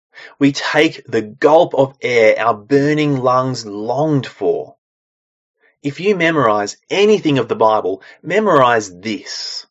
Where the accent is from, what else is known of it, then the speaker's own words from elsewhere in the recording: Geelong, Victoria, Australia; Growing up in Geelong, I'd be at the beach regularly.